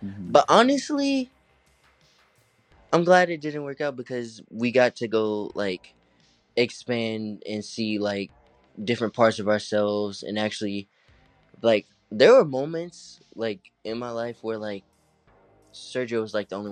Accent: Arkansas, United States; I am from Arkansas, born and raised, sadly.

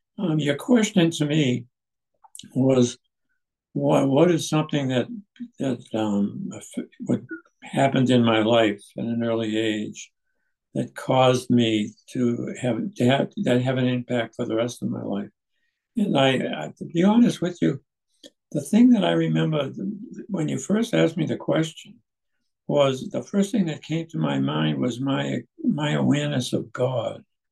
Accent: Boston, Massachusetts, United States; now in Franklin, United States; speaking to you from Franklin, Wisconsin, a good friend of Jay and his wife Susan and their family. I grew up in Boston, Massachusetts, in a fairly religious family, Catholic.

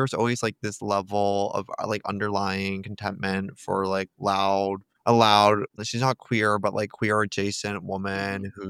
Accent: Manhattan, New York, United States; I grew up in Manhattan for a little bit, but like had no experience with Brooklyn growing up.

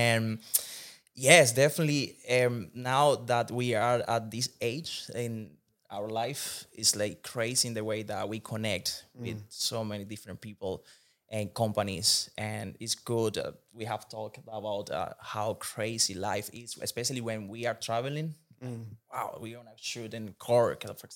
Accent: Venezuela; English is a second language; moved away as an adult; now in Ireland; Yes, I came to Ireland at 21 years old. And yes, long trip. I'm from Venezuela originally.

